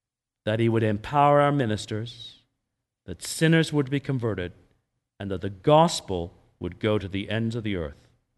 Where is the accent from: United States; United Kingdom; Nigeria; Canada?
United Kingdom; England; moved away; When I was growing up in England, we would do this.